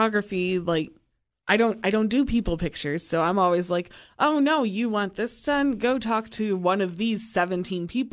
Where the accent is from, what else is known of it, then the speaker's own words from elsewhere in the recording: Detroit, Michigan, United States; Yeah, I was very spoiled growing up in Detroit because we had the Detroit Institute of the Arts